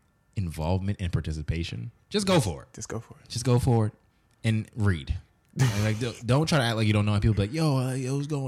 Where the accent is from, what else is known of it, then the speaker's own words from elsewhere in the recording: United States; as an American, especially as a Black American